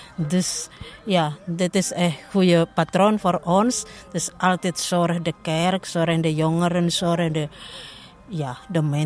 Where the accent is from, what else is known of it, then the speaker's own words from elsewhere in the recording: Indonesia; Dutch is a second language; now in Maasmechelen, Belgium; Dus ik ben uit van Indonesië. En ik woon nu in Lut, Maasmechelen.